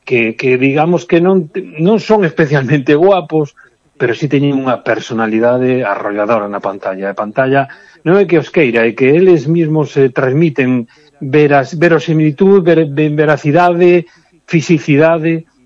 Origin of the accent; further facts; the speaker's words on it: A Coruña, Galicia, Spain; para os que somos da Coruña, dos barrios da Coruña, é unha película moi personal